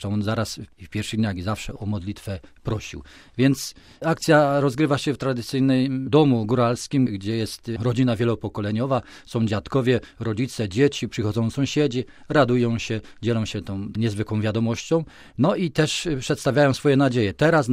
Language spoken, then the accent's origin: Polish; Lesser Poland, Poland; now in Rome, Italy; Wszystko dla Ojca Świętego Jana Pawła II, aby spłacić ogromny dług wdzięczności, jaki my, górale, czujemy do nowego błogosławionego.